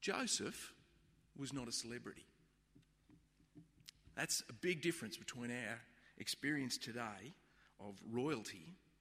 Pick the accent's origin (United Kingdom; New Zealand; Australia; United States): Australia; Sydney, New South Wales; I grew up in Sydney, not unlike some